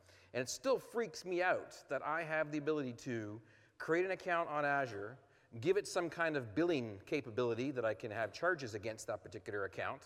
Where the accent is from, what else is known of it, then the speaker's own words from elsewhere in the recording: Canada; now in Australia; Back in North America, I'm not American, I'm Canadian.